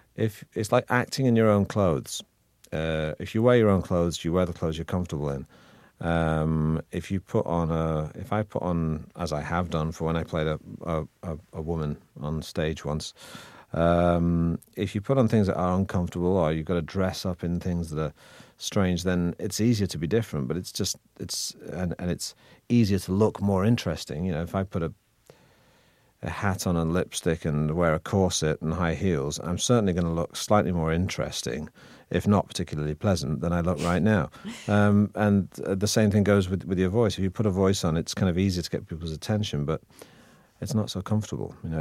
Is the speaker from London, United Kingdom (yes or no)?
no; Manchester, North West England, United Kingdom; accent: northern; I'm from Manchester, so I have a northern accent, a regional accent, which is what it was, quite pronounced.